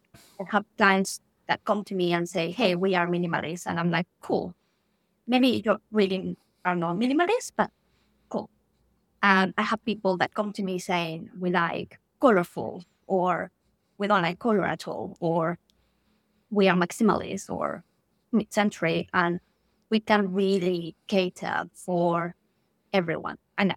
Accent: Spain; As probably my accent gives away, I grew up in Spain and I studied there.

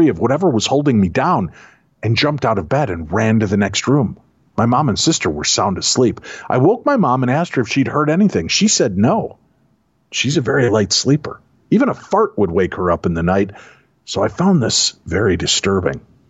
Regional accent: San Diego, California, United States; I was on shore duty and stationed in my hometown of San Diego.

